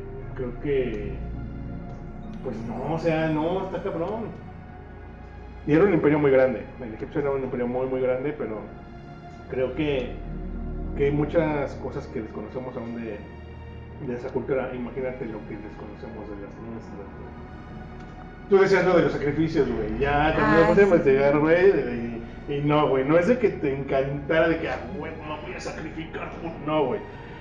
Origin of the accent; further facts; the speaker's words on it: Mexico; porque eso como mexicanos nos han enseñado.